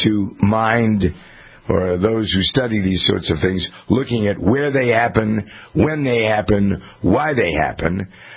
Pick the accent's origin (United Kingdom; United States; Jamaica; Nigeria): United States; Framingham, Massachusetts; We have actually a couple of them here in my hometown, Framingham.